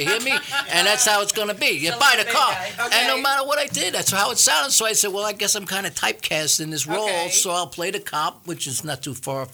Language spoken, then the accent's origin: English; New York, United States; Because that's just coming from the Bronx. I come from the Bronx, New York